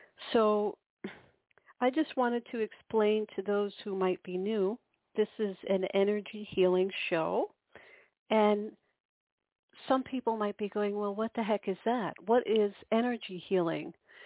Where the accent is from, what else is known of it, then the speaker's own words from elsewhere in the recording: New York, United States; As promised, it is Monday at 9 p.m. Eastern in New York. That's where I'm from.